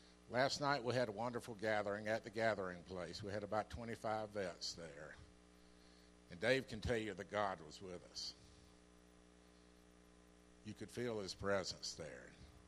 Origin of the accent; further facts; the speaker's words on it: the South, United States; accent: southern; My wife, Kathy, made me promise not to make jokes about my southern accent this morning.